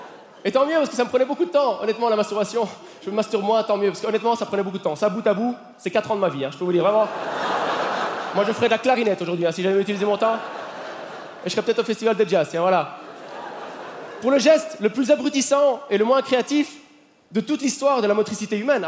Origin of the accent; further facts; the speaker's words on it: Belgium; Comment ça a été dur pour nous, en tant que Belge, de perdre contre la France en particulier